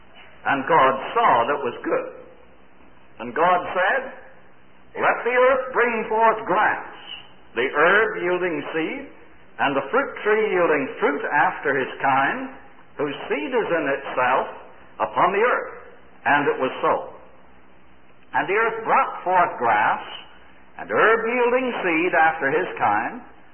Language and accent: English; Canada; I grew up in Canada where, during that time, policemen never carried a gun, simply because you didn't kill them.